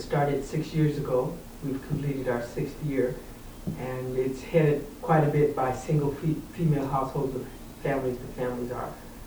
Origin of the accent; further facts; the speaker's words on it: Tacoma, Washington, United States; I'm from Tacoma, and I work at a Christian school.